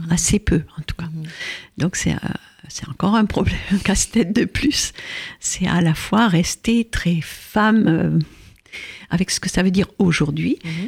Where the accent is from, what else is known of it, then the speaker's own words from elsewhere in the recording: France; Je suis française, on est à Paris, là.